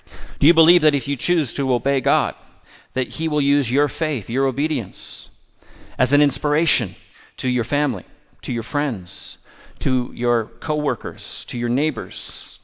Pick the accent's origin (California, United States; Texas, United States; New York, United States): California, United States; now in Austria; As a Californian in Austria, and I'm like, I've never been to Utah.